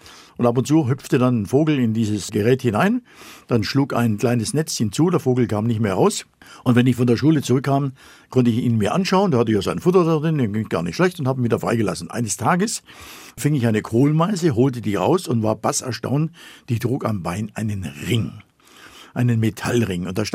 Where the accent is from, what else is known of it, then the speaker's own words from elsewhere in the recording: Zittau, Saxony, Germany; Ich war damals ein kleiner Steppke in Ostsachsen, in Zittau, in meiner Geburtsstadt. Und das war im Jahre des Herrn 1952, 13-jährig.